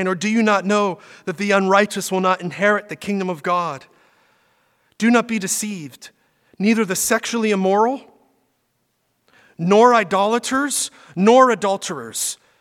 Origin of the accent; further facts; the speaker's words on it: Pittsburgh, Pennsylvania, United States; We used to say growing up in Pittsburgh, never that. Never. My wife makes fun of me for my Pittsburgh slang.